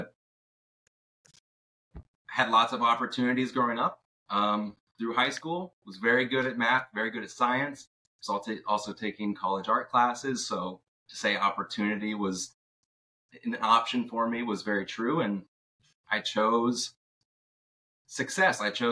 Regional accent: Ohio, United States; now in Houston, United States; I'm down here in Houston, born and raised in Ohio, went to college in Indiana.

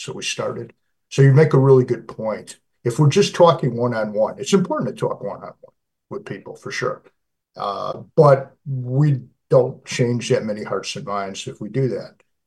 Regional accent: California, United States; They don't want to hear from a guy from California about compassion. They want to, and I'm from California.

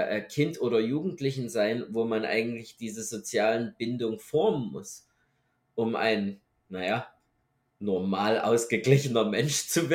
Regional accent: Germany; wir sind Deutsche, man kann gerne in unsere Geschichte zurückdenken

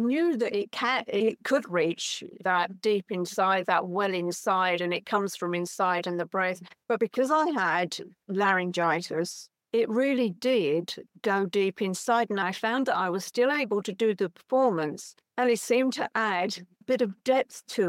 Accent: United Kingdom; from Intuitively Speaking. I'm from the UK

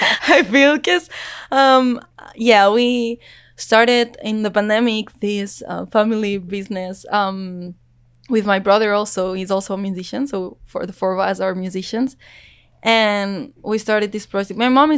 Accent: Barcelona, Catalonia, Spain; first language Catalan; English is a second language; I'm from Barcelona. My native language is Catalan. It's not Spanish.

